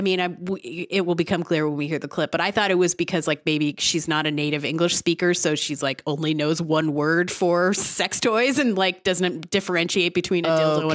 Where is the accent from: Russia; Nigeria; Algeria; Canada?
Canada; moved away as an adult; now in United States; I mean, my accent is bad also from living in America for 10 years, and I've lived all over Canada as well. Like, it's not placeable, but everyone in Canada does not talk like this guy. We don't all say A.